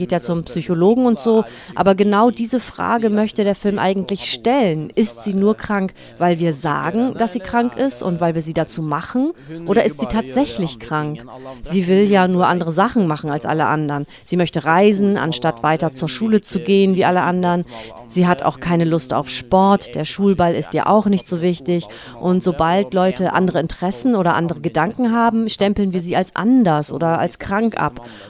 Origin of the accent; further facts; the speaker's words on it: Norway; Und dann gab es eine große Untersuchung, die ergab, dass Norwegen, wo ich herkomme, ein sehr konformes Land ist